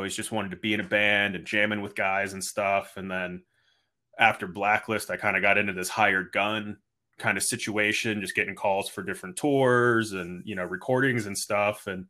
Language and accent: English; Ohio, United States; moved away as an adult; now in Los Angeles, United States; I was originally from Ohio, which is just kind of a Midwest, you know, place in the middle of the US, and then got a chance to move to LA and join a touring band.